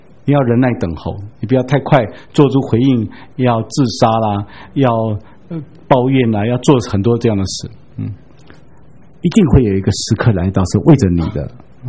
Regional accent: China; 那我们中国人古代也是这样，就像圣经一样

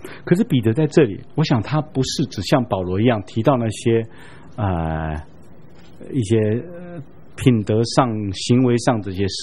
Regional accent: Taiwan; 像我们台湾人的神明，拜的神明几乎全部都是人

